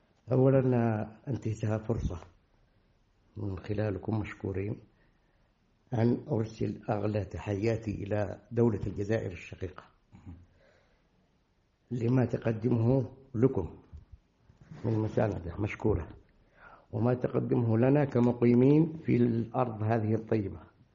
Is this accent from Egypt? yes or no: no; Yemen; نحن في اليمن نعتبر أنفسنا قلبين في جسد واحد